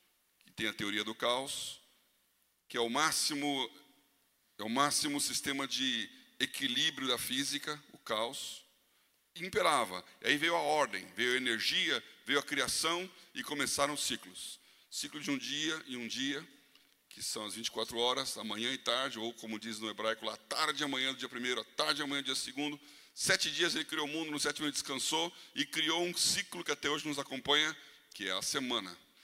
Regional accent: Brazil; Nós somos brasileiros, somos quentes.

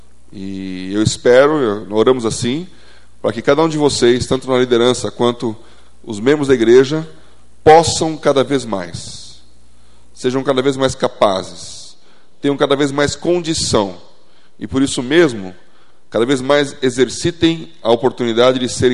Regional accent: São Paulo, Brazil; born there; de São Paulo e nasci na Avenida Paulista. Então, paulista, paulistano.

